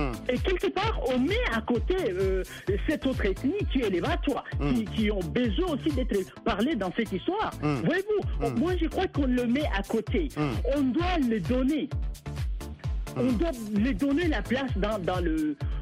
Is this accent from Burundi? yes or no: yes; Burundi; beaucoup de fois, je me rends dans des villages ici chez nous au Burundi